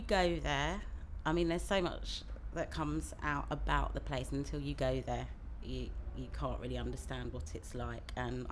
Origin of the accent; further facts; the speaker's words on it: Acton, London, United Kingdom; I'm an only child. I've been most of my life been in West London, different parts of it, but I grew up in Acton and I'm back in Acton now.